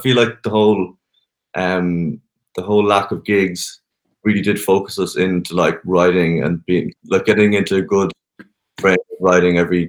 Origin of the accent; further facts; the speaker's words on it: Connacht, Ireland; I'm this lad from Mayo, like just in this like amazing studio, what am I actually doing here?